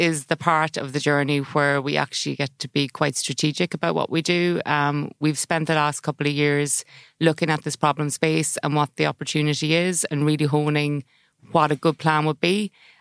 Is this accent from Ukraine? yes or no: no; Roscommon, Connacht, Ireland; Yeah, so I'm delighted being from Roscommon.